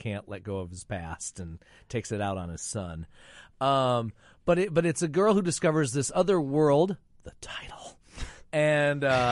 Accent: Flint, Michigan, United States; swimming pool in a hotel in Flint, Michigan, being banned from Holiday Inns. That's my one claim to fame, my hometown

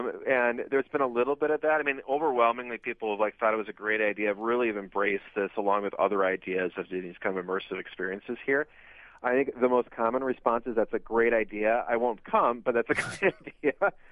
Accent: Minnesota, United States; moved away; So, yeah, I'm originally from Minnesota, and I'm recently moved here. So we came here last March.

